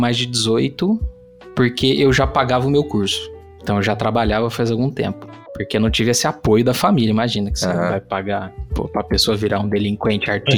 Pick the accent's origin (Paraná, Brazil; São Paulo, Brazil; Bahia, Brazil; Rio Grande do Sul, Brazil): São Paulo, Brazil; Campinas; also born or lived in Aparecida do Taboado; Eu sou do Mato Grosso do Sul. Aparecida do Taboado. E vim pra cá, em Campinas, né, quando criança.